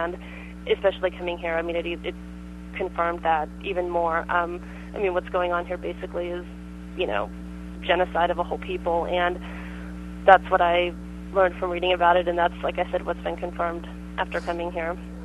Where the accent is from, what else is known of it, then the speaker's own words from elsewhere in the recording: United States; every time, you know, I say I'm from America